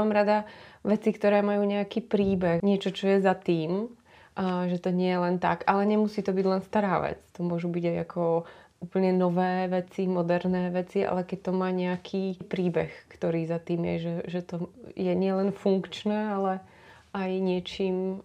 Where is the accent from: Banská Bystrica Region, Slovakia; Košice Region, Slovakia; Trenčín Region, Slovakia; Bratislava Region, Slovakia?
Bratislava Region, Slovakia; Bratislava; Ja som sa v Bratislave narodila a som hrdá Bratislavčanka a Bratislavu mám strašne rada, pretože som tam prežila celý svoj detský život a veľkú časť puberty.